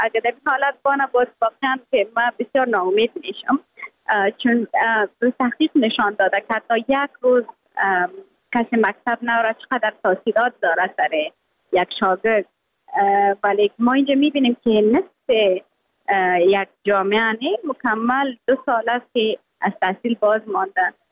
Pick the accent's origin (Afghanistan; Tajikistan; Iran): Afghanistan; یکانه چیزی که من از افغانستانم روی خود وعده کرده بودم، برآمده بودم، به می وعده برآمده بودم که من دوباره از خود یک چیز ساخته پس میایم افغانستان.